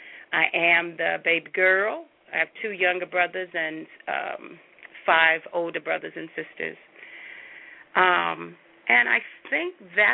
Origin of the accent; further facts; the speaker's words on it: Rock Run, Virginia, United States; My hometown is in Rock Run, Virginia. So, yes, I am very much come from roots of a country girl with a Bay Area flavor.